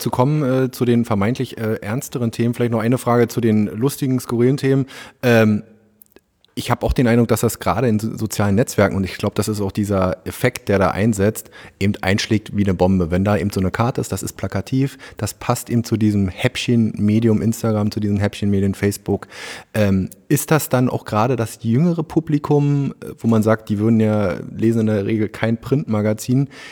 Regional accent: Berlin, Germany; born there; ich bin gebürtiger Berliner

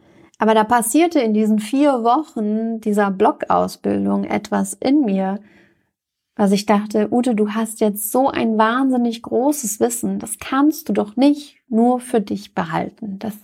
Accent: Mainz, Rhineland-Palatinate, Germany; in meiner Heimatstadt in Mainz

